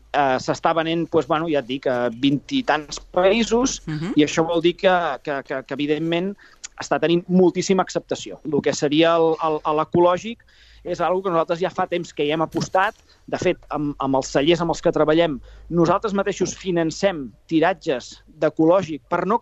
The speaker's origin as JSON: {"language": "Catalan", "region": "Catalonia", "country": "Spain", "said": "nosaltres som més catalans que ningú i defensem el producte de la terra"}